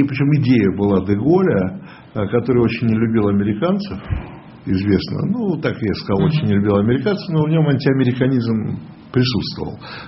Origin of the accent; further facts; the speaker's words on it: Moscow, Russia; я же как москвич могу вам точно это сказать